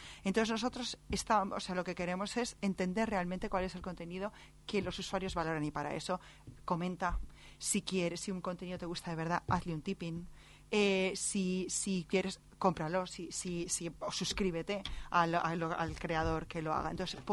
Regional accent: Spain; Nos quejamos en España con un 10%, aquí habría que venir con el 100 y pico% que tenéis.

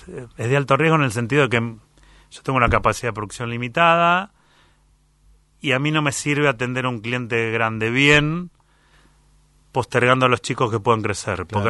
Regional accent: Buenos Aires, Argentina; yo como porteño pensaba que...

